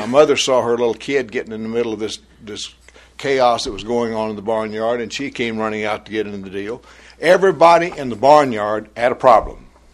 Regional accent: Texas, United States; born or raised there

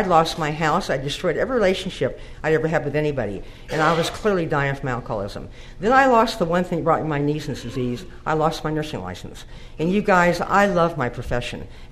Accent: Lincoln, Nebraska, United States; you know, I grew up in Lincoln, Nebraska. I come from a home there in Nebraska

